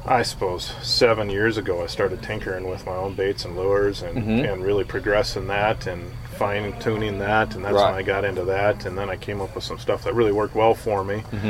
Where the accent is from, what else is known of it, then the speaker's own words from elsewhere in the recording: South Dakota, United States; I'm from Western South Dakota.